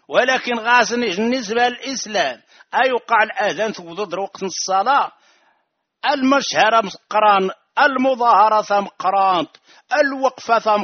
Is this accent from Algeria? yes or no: no; Rif, Morocco; أنا ريفي أفتخر